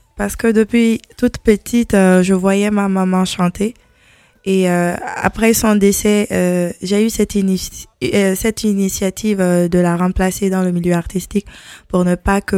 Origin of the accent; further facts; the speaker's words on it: Guinea; parce que chez nous, en Guinée, on appelait ma maman